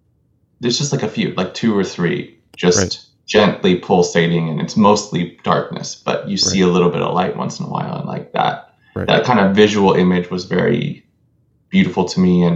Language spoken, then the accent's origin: English; California, United States; I'm from California originally, and so we really don't have fireflies over there so much.